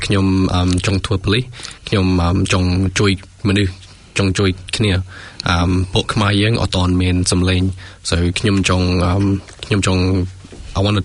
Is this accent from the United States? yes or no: no; Auckland, New Zealand; also born or lived in Thailand; ខ្ញុំកើតនៅប្រទេសថៃនៅជ្រុំនៅថៃខ្ញុំមកពី New Zealand ជាមួយគ្រួសារខ្ញុំនៅពេល1994 so long time now you hi នឹងពេលខ្ញុំធ្វើធំនៅ Auckland នេះ so got not I grow up នៅ Auckland Manurewa